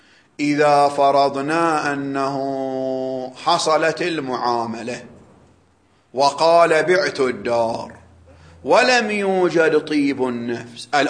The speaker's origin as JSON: {"language": "Arabic", "country": "Bahrain", "said": "فراح لأحد مشايخ عندنا في البحرين"}